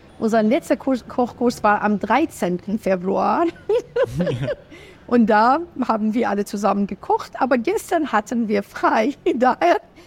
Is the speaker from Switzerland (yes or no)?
no; Iran; also born or lived in Berlin, Germany; wir sind beide in Berlin geboren. Als wir 5,5 Jahre waren, sind wir wieder in den Iran zurückgekehrt. Wir sind aber Perserinnen beide. Und wir sind in den Iran zurückgekehrt, da unsere Eltern mit dem Studium fertig waren. Und dann da sind wir aufgewachsen.